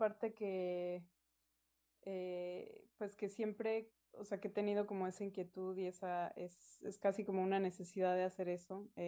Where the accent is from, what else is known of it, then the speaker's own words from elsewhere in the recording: Mexico; first language Spanish; moved away as an adult; also born or lived in United States; now in Canada; yo crecí en México hablando español, esa es mi lengua materna y la lengua en la que me siento más cómoda expresándome, y luego me fui a hacer un doctorado a Estados Unidos, y ahora estoy aquí en Canadá